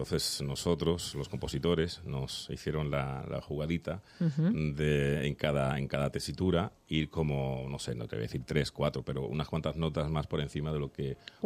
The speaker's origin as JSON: {"language": "Spanish", "town": "Málaga", "region": "Andalusia", "country": "Spain", "said": "No sé cómo se dice, porque soy de Málaga. No sé en Madrid"}